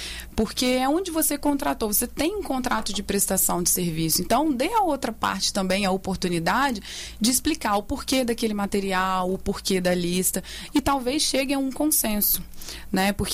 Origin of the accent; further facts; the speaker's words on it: Brazil; Embora como brasileiro a gente deixa tudo para a última hora